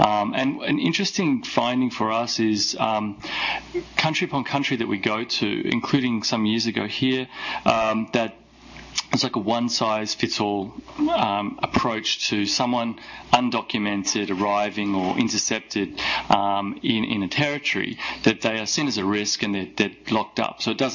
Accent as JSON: {"language": "English", "country": "Australia", "said": "I'm from Australia"}